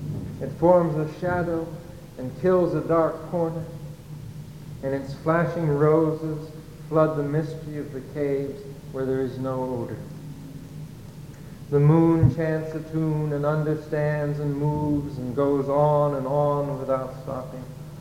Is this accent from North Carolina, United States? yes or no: no; Boston, Massachusetts, United States; And I'm from Boston, and we were going to have a little celebration in honor of Alexander